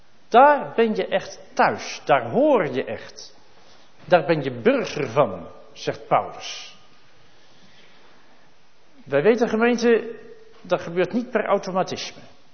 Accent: Friesland, Netherlands; En uit Friesland komende is dat toch altijd iets speciaals.

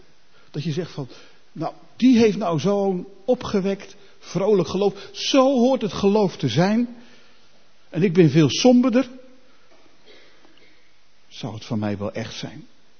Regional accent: Netherlands; We komen uit Nederland, dat is ook wat, zegt ook wel iets over onszelf.

